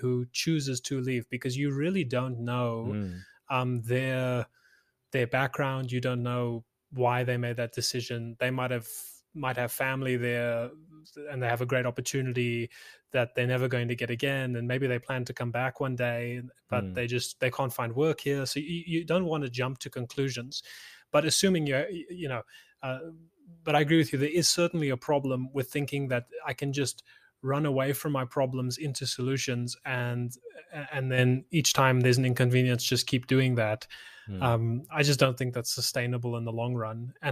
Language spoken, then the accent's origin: English; South Africa; at least as a South African, speaking specifically from the South African